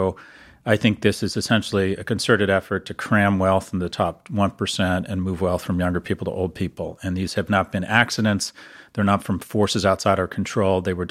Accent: California, United States; born there; I was born in California in 1964, which was hitting the lottery.

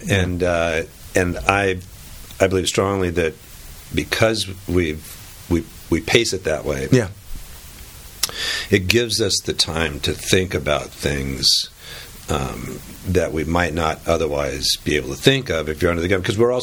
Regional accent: West Coast, United States; I grew up on the West Coast.

